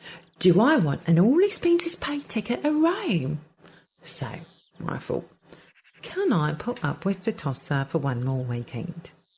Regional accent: Croydon, London, United Kingdom; Yeah, well, I grew up in Croydon, so I'm...

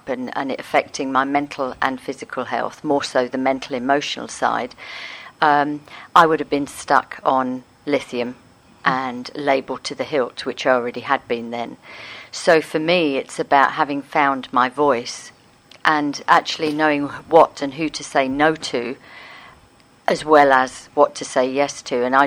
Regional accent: Gibraltar; I'm from Gibraltar originally, so I went to Gib and parts of Spain to begin with.

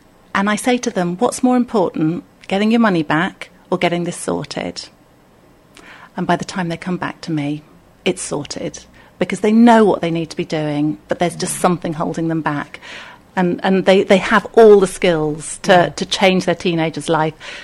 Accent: Chertsey, South East England, United Kingdom; also born or lived in Wimbledon; I was born in Wimbledon, but raised in Chertsey in Surrey

